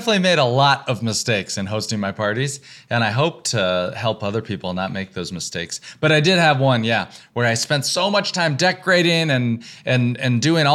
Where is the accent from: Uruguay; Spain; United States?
United States; Texas; also born or lived in Georgia; now in New York, United States; I grew up in the South in Texas and Georgia, and I went to school in North Carolina. And when I moved to New York, I didn't have a lot of friends.